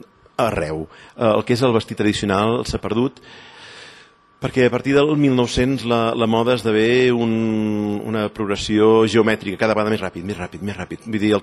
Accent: Catalonia, Spain; fins i tot com a catalans, com a pallaresos, com a vallfosquins

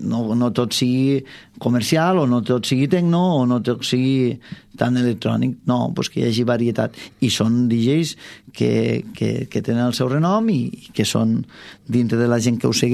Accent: Balaguer, Catalonia, Spain; els que som de Balaguer

